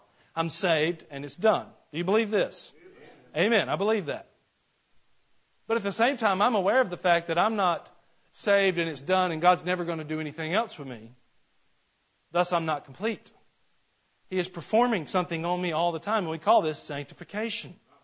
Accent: Georgia, United States; And I grew up in Northeast Georgia, and in Northeast Georgia we had the Tallulah Gorge.

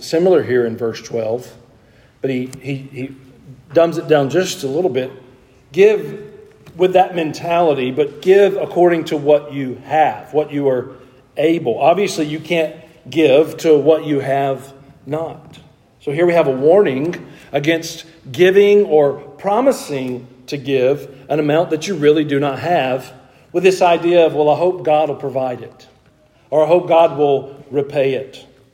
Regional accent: United States; I don't know these terms because I'm American

